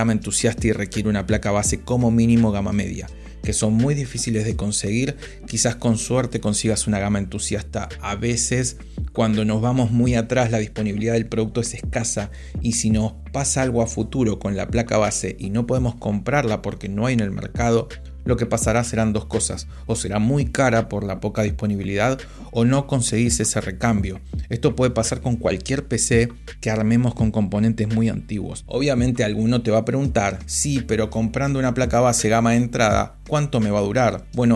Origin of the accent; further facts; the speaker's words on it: Argentina; Algunos todavía en mi país, Argentina, por graves problemas económicos que existen desde hace años, buscan la serie 4000 de Intel